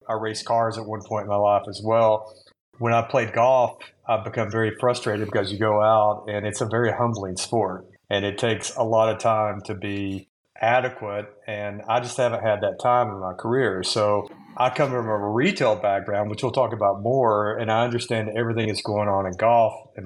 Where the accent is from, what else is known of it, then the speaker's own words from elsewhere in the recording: Tennessee, United States; I grew up in Northeast Tennessee, grew up an athlete, football player, then basketball player